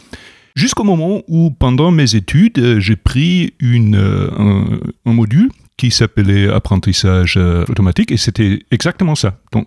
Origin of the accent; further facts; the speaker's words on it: Germany; Je suis né en Allemagne de l'Est